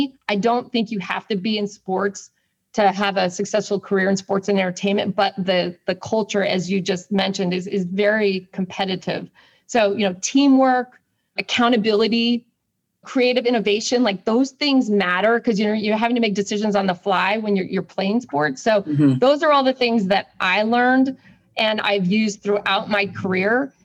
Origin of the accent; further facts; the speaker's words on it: Boulder, Colorado, United States; So I grew up in Boulder, Colorado. I went to college at Colorado State.